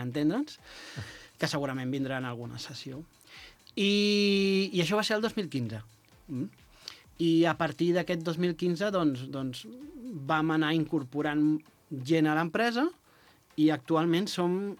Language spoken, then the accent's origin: Catalan; Vilafranca del Penedès, Catalonia, Spain; Nosaltres, bona part dels companys som de Vilafranca, sí, de Rodalies